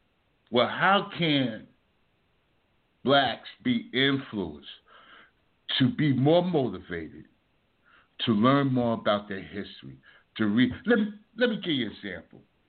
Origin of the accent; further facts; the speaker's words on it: North Carolina, United States; I'm from North Carolina, you know